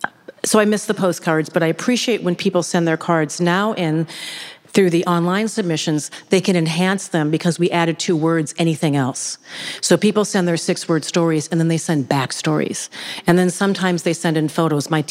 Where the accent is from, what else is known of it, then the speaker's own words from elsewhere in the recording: Minneapolis, Minnesota, United States; growing up in Minneapolis in a working class neighborhood in the South Side, in a community where a lot of people didn't have air conditioning.